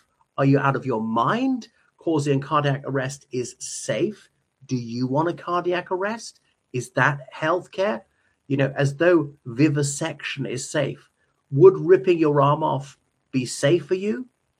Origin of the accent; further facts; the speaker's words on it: Ireland; from Ireland.